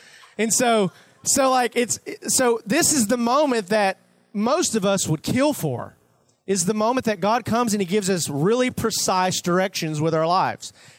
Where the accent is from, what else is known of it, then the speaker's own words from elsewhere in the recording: Arkansas, United States; I'm originally from Arkansas. Yeah, y'all don't got to say nothing.